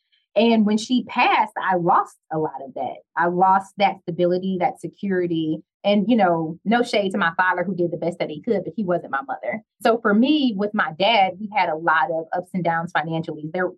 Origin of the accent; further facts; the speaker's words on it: Detroit, Michigan, United States; So I am the daughter of a teacher and a police officer. I'm from Detroit.